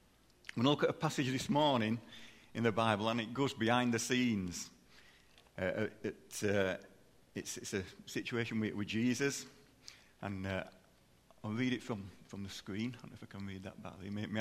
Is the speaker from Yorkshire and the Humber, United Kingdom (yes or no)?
yes; Yorkshire and the Humber, United Kingdom; I think it's probably because I'm a Yorkshire man.